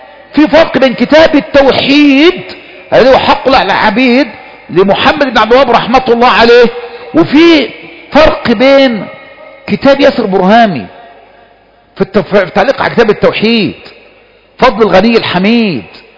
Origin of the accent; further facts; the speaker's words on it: Egypt; بلدنا مصر